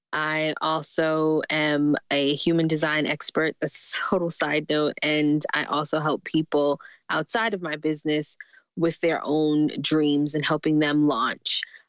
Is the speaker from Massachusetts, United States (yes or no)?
no; New York City, New York, United States; born or raised there